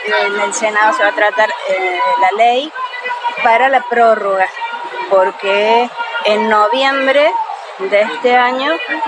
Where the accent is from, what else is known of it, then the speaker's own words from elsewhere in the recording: San Marcos Sierras, Córdoba, Argentina; yo vengo de San Marcos Sierras, en la provincia de Córdoba, de la capital de Córdoba, 150 kilómetros al noroeste.